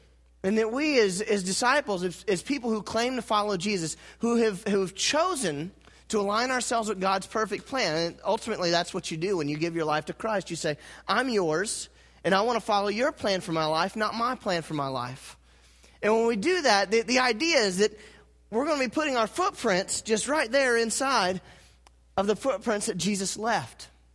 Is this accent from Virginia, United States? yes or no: no; North Carolina, United States; As you guys know, I grew up in North Carolina, and we would make a trip to the beach at least once a year, sometimes twice a year.